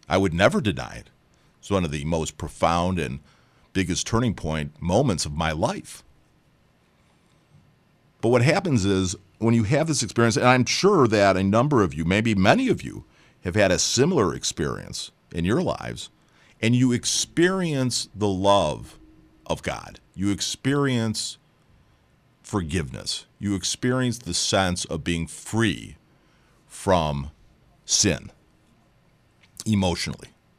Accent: Chicago, Illinois, United States; Now, I grew up in Chicago and went to synagogue, and I really had a huge amount of respect for my rabbi

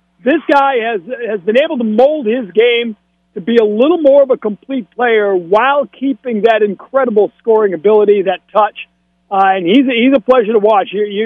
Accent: Lewiston, Maine, United States; beat Sonny Liston in beautiful Lewiston, Maine, my hometown, the center of the sports universe for one shining night.

